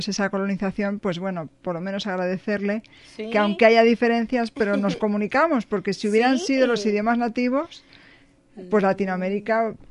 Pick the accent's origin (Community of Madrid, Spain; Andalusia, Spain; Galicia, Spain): Community of Madrid, Spain; Madrid; porque yo soy de Madrid y hay cosas que se dicen en Madrid que no se dicen en el español de Barcelona.